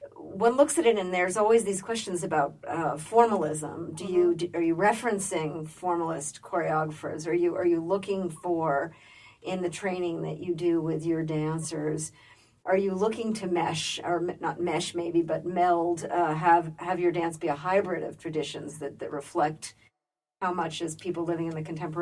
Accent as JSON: {"language": "English", "region": "New York", "country": "United States", "tie": "born or raised there", "said": "I grew up in New York and I saw a lot of dance."}